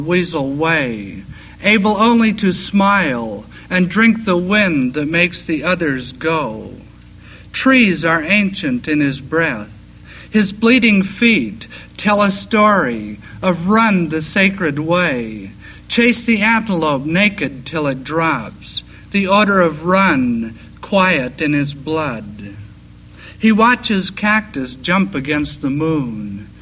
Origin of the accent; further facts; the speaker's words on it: Montana, United States; I grew up pretty much in northern Montana on two reservations. I was born on the Blackfeet Reservation, and I lived for several years on the Fort Belknap Reservation, which is just about in north central Montana.